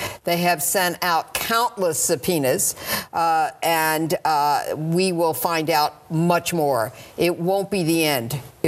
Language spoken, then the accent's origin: English; California, United States; The weather.